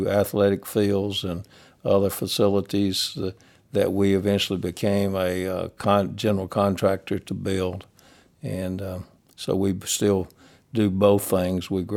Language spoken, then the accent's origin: English; Rootville, Georgia, United States; I grew up in the Rootville area, south of Carrollton, and went to school at Central Carrollton and came to West Georgia as a freshman